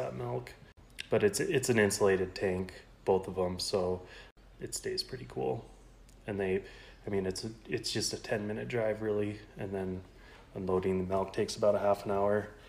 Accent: Grand Rapids, Michigan, United States; also born or lived in Denver; Yeah, I was born in Denver, and my dad was doing cattle stuff in Denver, and then my sister was born in Texas, kind of the same deal. And then my mom's family's all from Grand Rapids area of Michigan, so we moved there when I was like 2

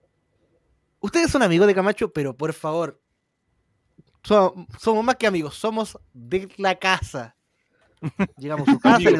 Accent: Valparaíso, Chile; Soy de Valparaíso, pero voy a anotar ahí.

